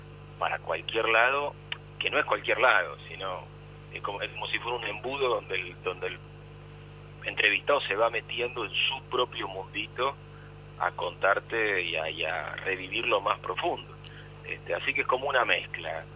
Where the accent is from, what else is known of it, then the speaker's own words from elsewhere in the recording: Castelar, Buenos Aires Province, Argentina; me crié en Castelar, en el Gran Buenos Aires, donde en los años 70 los clubes tenían una vida frondosa y multitudinaria